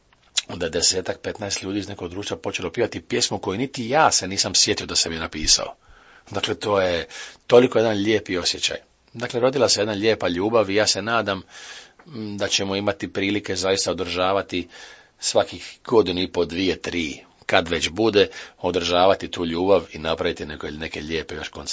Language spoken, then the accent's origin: Croatian; Split, Split-Dalmatia County, Croatia; Ja sam Splićan, ja sam rođen Dalmatinac, majka, otac, baka, djeda, svi su mi iz Dalmacije.